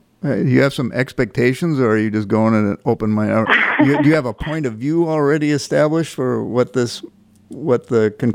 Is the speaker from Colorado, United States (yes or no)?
no; Fort Snelling, Minnesota, United States; I grew up right near Fort Snelling, where the Minnesota River ends and comes